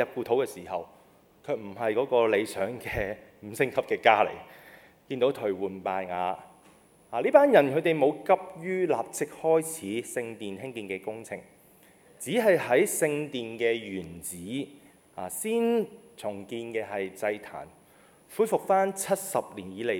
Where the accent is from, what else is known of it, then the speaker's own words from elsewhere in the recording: Hong Kong; 佢所呈獻俾我哋香港人嘅係咩咧？